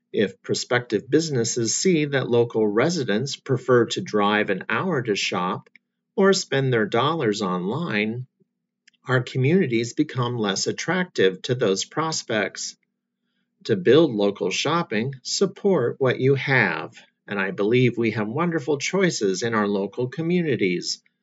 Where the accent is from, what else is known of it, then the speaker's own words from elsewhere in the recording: Webster City, Iowa, United States; I grew up shopping extensively in my hometown of Webster City and in my mom's native Fort Dodge.